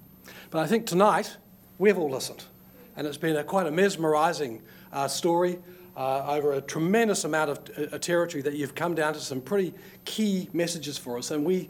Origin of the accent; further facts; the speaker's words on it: New Zealand; I should warn you before I start, I'm a Kiwi.